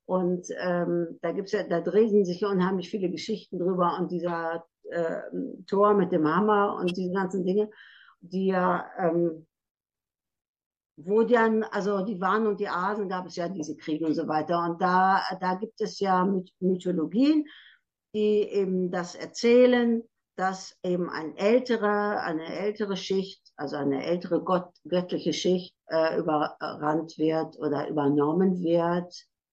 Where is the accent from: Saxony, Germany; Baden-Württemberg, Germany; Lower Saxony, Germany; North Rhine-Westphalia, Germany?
North Rhine-Westphalia, Germany; Bielefeld; ich bin selber gebürtig, komme ich aus Bielefeld, also aus dem Teutoburger Wald